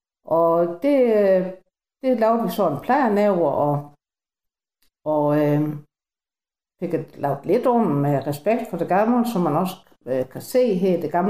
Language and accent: Danish; Ballum, Region of Southern Denmark, Denmark; jeg er født og opvokset i Ballum også